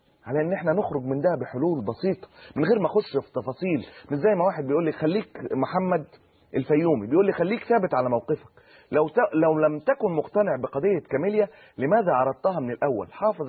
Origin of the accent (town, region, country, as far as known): Egypt